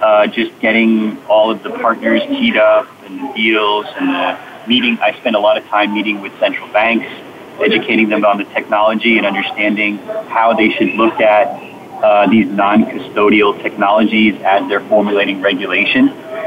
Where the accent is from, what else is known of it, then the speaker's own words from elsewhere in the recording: United States; I'm an American and I love America